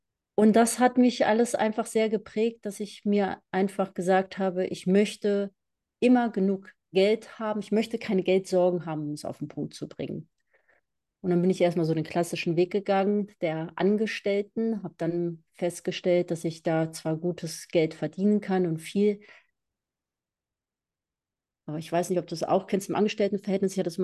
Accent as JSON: {"language": "German", "town": "Braunschweig", "region": "Lower Saxony", "country": "Germany", "tie": "born there", "said": "Also gebürtig Braunschweigerin, ich weiß nicht, ob ich das jetzt sage, scheint wichtig zu sein. Auf jeden Fall bin ich da geboren worden."}